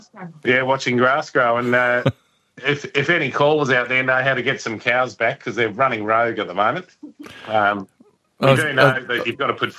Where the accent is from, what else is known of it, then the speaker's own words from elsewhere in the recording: Adelaide, South Australia, Australia; I'm Adelaide originally, but I work at sea